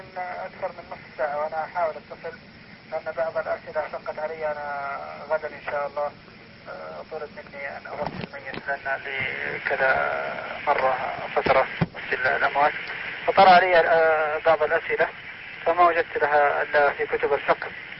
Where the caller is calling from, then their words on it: Saudi Arabia; قبل ما أنا أتكلم من السعودية